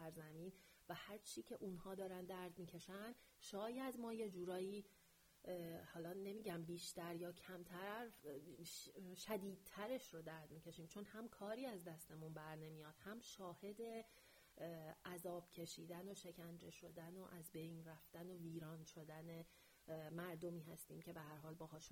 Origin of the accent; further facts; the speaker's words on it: Iran; moved away; برای ما که خارج از ایرانیم شاید